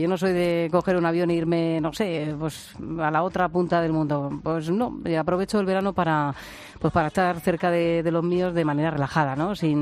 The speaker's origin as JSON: {"language": "Spanish", "region": "Region of Murcia", "country": "Spain", "said": "porque yo soy una murciana un poco atípica, me encanta mi tierra. Por supuesto, voy a ir a Murcia y demás"}